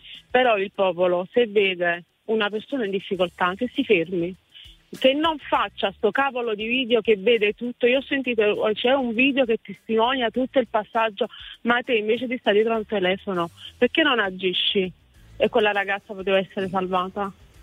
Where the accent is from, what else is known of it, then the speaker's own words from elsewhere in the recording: Modena, Emilia-Romagna, Italy; No, io sono di Modena